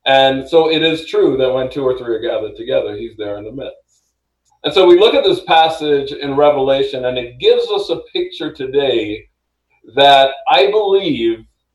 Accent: Jamaica; also born or lived in New York City, United States; now in United States; I was born in New York City to parents of Jamaican heritage. I was raised in Jamaica from 1966 to 1979. You know, the island of Jamaica, Jamaica's a Caribbean island, and I don't have much of an accent

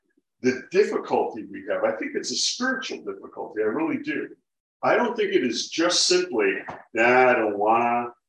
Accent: Milwaukee, Wisconsin, United States; I grew up in Milwaukee. That's probably one of those reasons. Not saying anything against Milwaukeeans or South Division High School or anything like that.

